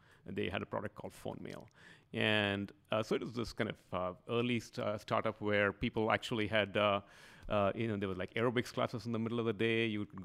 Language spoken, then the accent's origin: English; India; also born or lived in Chennai / Mumbai / Bengaluru; I was born in India, in Madras.